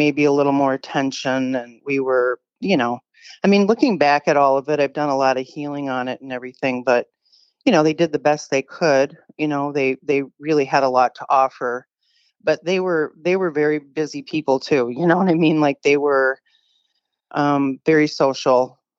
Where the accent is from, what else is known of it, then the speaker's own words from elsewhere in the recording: Edina, Minnesota, United States; also born or lived in St. Paul; I was born in St. Paul, Minnesota, and I was adopted at 9 months old by a Swedish couple and in Edina, Minnesota, which is outside of Minneapolis